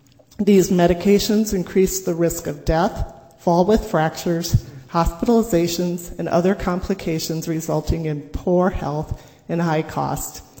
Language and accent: English; Mankato, Minnesota, United States; now in Robbinsdale, United States; As I mentioned, I live in Robbinsdale. However, my aging issues that my family experienced were in my hometown, Mankato.